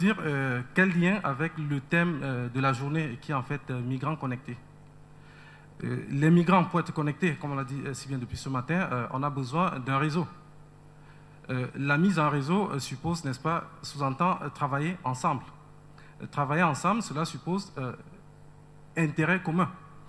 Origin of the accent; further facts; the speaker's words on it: Douala, Littoral, Cameroon; Je viens de Douala au Cameroun.